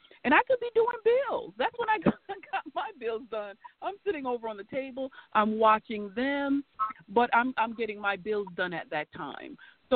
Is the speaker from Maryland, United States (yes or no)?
no; New York City, New York, United States; So I was in the New York City public schools. I grew up in the Bronx